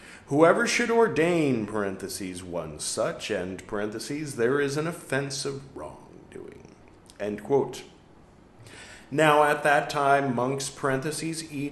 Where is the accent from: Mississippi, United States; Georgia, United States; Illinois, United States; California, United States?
California, United States; now in India; I call it California vinyasa because I'm from California, but I, never mind, living in India.